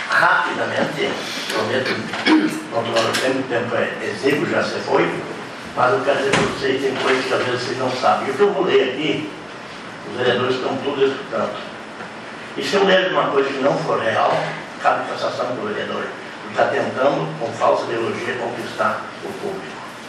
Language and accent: Portuguese; Braga, Rio Grande do Sul, Brazil; Não tenho nenhum neto, nenhum filho, mas o Braga é minha terra.